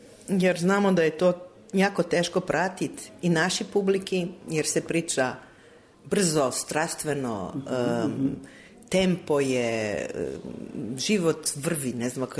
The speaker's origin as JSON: {"language": "Serbian", "town": "Koper", "region": "Coastal–Karst", "country": "Slovenia", "said": "Ja mislim i kod nas u Kopru"}